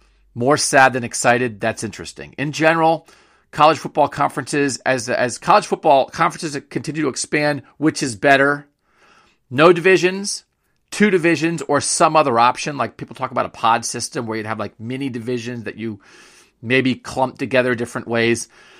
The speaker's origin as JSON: {"language": "English", "town": "Boston", "region": "Massachusetts", "country": "United States", "said": "I'm from Boston, so it helps with the travel, make tickets affordable again."}